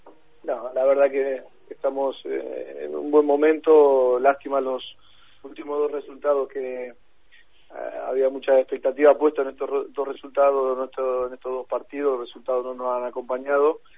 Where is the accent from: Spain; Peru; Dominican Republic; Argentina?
Argentina; Murphy, Santa Fe; Pablo Gazzaniga, que encima es de mi pueblo, de Murphy, de argentino.